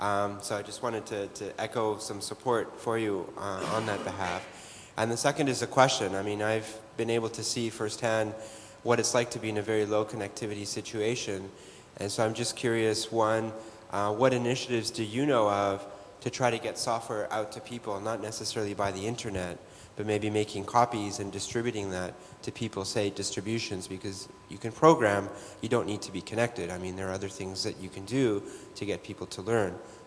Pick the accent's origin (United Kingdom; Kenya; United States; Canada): Canada; I'm from Canada, and I do technology assistance for NGOs